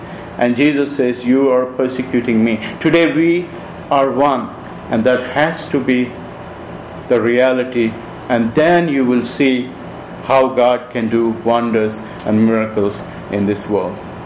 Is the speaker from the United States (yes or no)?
no; India; No matter if I'm an Indian, no matter if you are from Nigeria